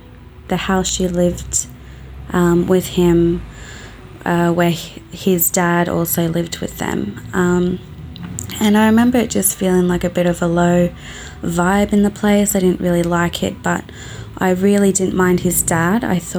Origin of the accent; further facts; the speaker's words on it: Australia; I'm from Australia.